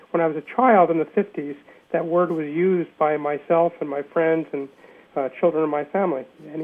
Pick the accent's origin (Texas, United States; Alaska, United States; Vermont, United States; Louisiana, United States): Vermont, United States; Cornwall; I come from Cornwall, Vermont, and my question is the derivation of the phrase hocks